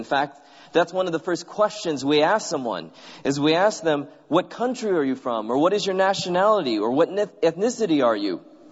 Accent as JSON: {"language": "English", "town": "San Bernardino", "region": "California", "country": "United States", "tie": "born or raised there", "also_born_or_lived": "Loma Linda", "said": "Born and raised in Loma Linda, but we weren't rich enough to live in Loma Linda, so we lived in the ghetto. Anyone ever heard of San Bernardino?"}